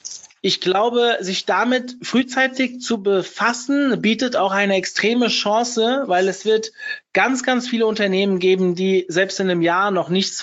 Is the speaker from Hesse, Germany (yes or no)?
yes; Hesse, Germany; ich komme ja aus der Rhein-Main-Region